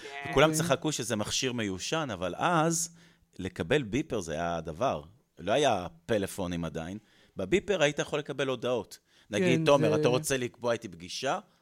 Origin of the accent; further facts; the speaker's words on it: Beersheba, Southern District, Israel; moved away as an adult; also born or lived in Dimona / Paris; now in Tel Aviv, Israel; הגעתי לדימונה, ומשם עברנו לבאר שבע, אז גדלתי בנגב, עד הצבא.